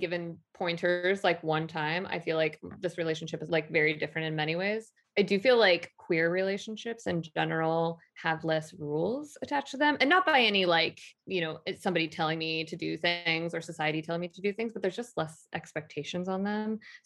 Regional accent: Portland, Oregon, United States; And then when I moved back to Portland, Oregon, my hometown

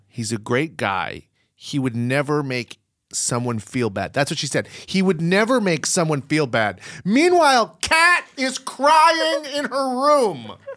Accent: Providence, Rhode Island, United States; I'm from Providence.

